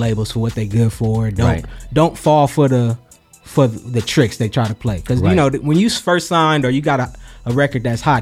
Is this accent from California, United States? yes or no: yes; Los Angeles, California, United States; I'm from L.A. I'm born and raised from L.A.